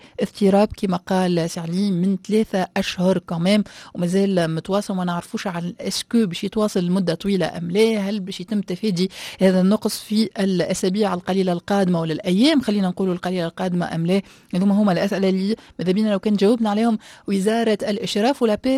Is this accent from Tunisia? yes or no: yes; Tunisia; كيما نقولوا احنا اي تونسي كيقول ان شاء الله الامور تتحسن